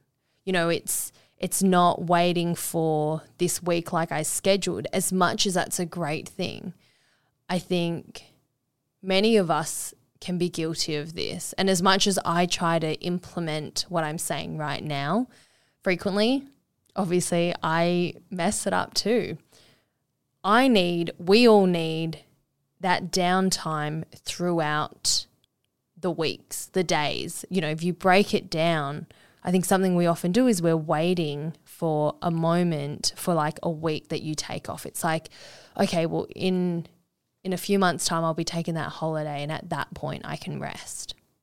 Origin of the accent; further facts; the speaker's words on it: Perth, Western Australia, Australia; I grew up in Perth where it's sunny and dry in December.